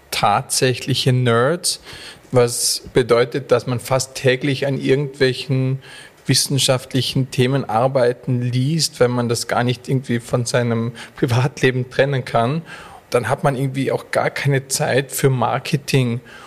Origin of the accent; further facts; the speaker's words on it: Austria; wir Österreicher